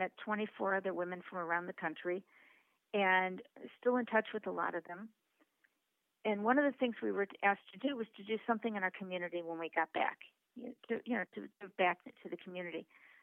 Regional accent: St. Louis, Missouri, United States; now in Los Angeles, United States; I grew up in St. Louis. I went to University of Illinois

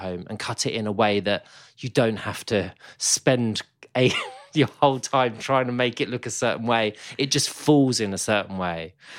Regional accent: Luton, East of England, United Kingdom; I grew up in Luton, sunny Luton, just north of London.

